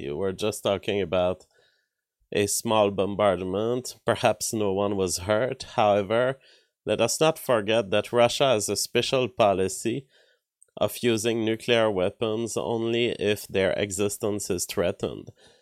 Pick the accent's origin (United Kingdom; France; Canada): Canada; Quebec; English is a second language; also born or lived in United States; I am from Canada. I am a Quebecois living in Canada. So that's where I'm from. I visited the Europe, and I've lived the 5 years of my life, a little more even, in the US. But I am a Canadian